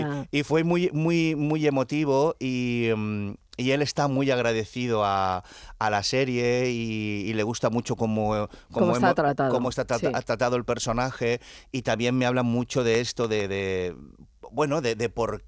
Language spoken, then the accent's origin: Spanish; Barcelona, Catalonia, Spain; Cuando era pequeño en mi barrio, en Barcelona, me grabaron un grupo de los progres de la época y de ahí salió un documental, ¿no?